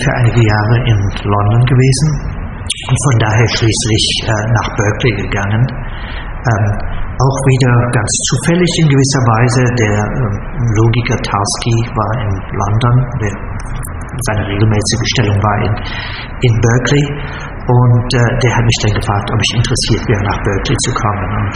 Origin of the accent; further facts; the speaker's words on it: Bonn, North Rhine-Westphalia, Germany; Also ich bin in Bonn geboren und auch dort aufgewachsen und habe dann erstmal angefangen an der Universität Bonn, ganz kurz, und bin aber dann nach München abgewandert